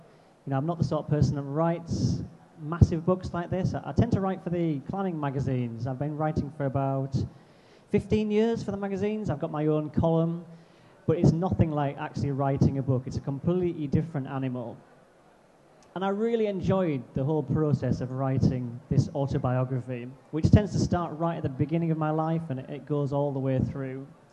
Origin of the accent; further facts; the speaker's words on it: North East England, United Kingdom; And I was brought up in Teesside, which, I mean, you might know Teesside on the northeast coast of England. Kind of known for its industry.